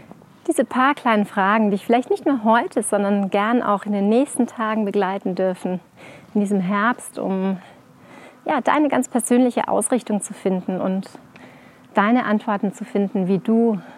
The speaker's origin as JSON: {"language": "German", "region": "Tyrol", "country": "Austria", "tie": "born or raised there", "said": "in meiner Heimat in Tirol"}